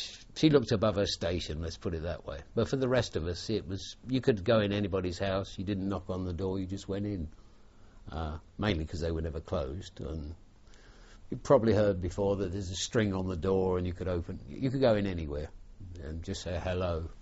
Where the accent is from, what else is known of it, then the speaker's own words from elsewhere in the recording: Highgate, London, United Kingdom; born there; I was born in Highgate, London, in the 13th of July, 1936.